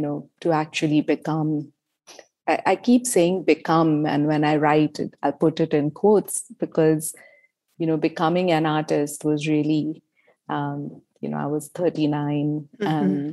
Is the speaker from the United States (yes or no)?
no; Mumbai, Maharashtra, India; Yeah, I grew up in Mumbai, India, and I've always carried a sketchbook around.